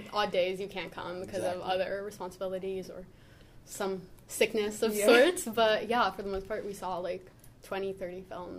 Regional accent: Calgary, Alberta, Canada; now in Toronto, Canada; I moved from Calgary, Alberta, so You can imagine not no one in my family is really into it. And so coming to Toronto, I knew about TIFF

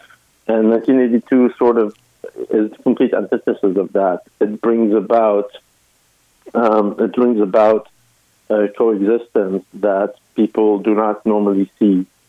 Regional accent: Lebanon; the school that I went to when I was growing up in Lebanon, during that short period of time that I was there, was actually a Quaker school.

